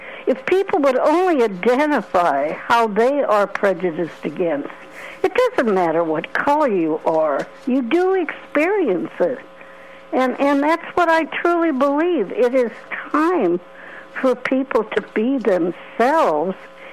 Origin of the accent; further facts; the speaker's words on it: Wellston, Missouri, United States; I grew up in St. Louis, at the outskirts of St. Louis, in Wellston. That's where most of the Jewish people lived.